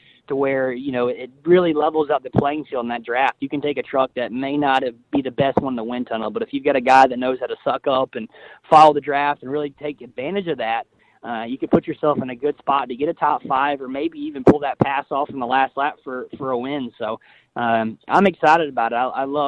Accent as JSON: {"language": "English", "region": "South Carolina", "country": "United States", "tie": "born or raised there", "said": "And as a kid growing up in South Carolina watching NASCAR"}